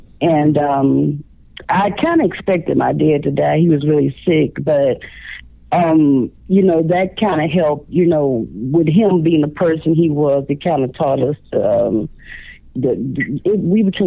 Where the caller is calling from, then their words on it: Chicago, Illinois, United States; I'm calling from Chicago, Illinois.